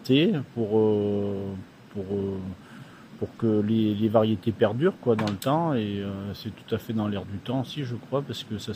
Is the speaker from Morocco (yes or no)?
no; Grand Est, France; je suis arrivé dans la région comme ça d'ailleurs, parce que je suis alsacien d'origine.